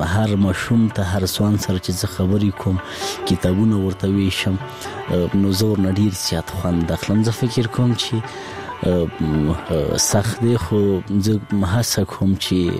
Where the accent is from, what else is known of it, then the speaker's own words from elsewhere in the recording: Laghman, Afghanistan; زه په لغمان کې پیدا سویم، په لغمان کې رالوی سویم، خوانسیم په لغمان کې لوسته